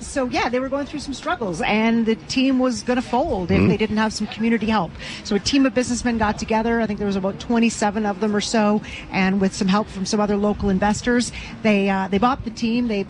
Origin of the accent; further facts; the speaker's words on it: Ottawa, Ontario, Canada; Born and raised in Ottawa